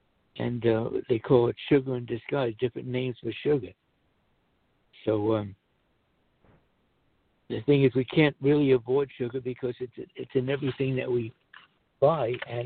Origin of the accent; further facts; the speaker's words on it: United States; Even when I was a kid growing up in America, there was very, very few traffic jams.